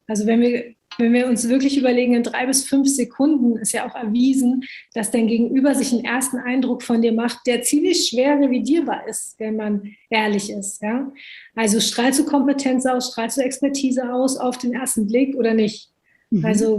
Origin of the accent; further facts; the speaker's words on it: Germany; also born or lived in Italy; Ich bin in Deutschland und in Italien aufgewachsen und liebe auch beides sehr.